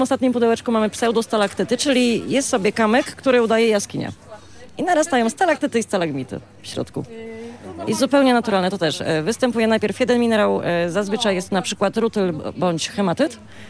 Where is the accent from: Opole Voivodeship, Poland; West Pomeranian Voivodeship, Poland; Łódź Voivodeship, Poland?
Łódź Voivodeship, Poland; Łódź; Ja jestem z Łodzi.